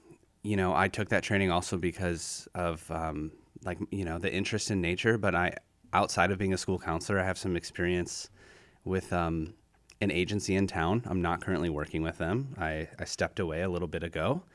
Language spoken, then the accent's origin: English; Illinois, United States; I grew up in Cook County, beautiful forest preserves. Bussey Woods is probably the biggest one.